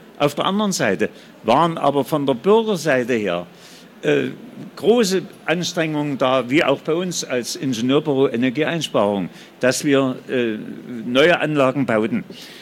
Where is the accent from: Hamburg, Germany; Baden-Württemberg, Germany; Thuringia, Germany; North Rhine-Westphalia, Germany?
Thuringia, Germany; Dorndorf; Und das Titelbild auf dem Buch zeigt den Windpark in Dorndorf in der Rhön, in meiner Heimat, wo ich ein eigenes Grundstück von meiner Mutter geerbt hatte